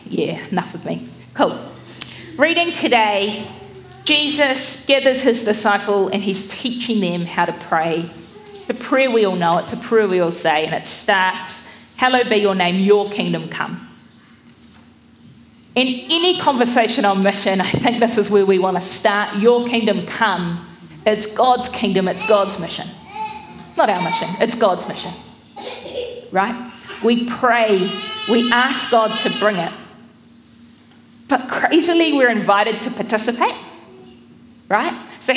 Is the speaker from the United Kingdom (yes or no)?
no; Wellington, New Zealand; I grew up in Wellington and then moved inland Kapiti. My parents bought a retreat centre. So that was the kind of context I grew up in, the faith I grew up in.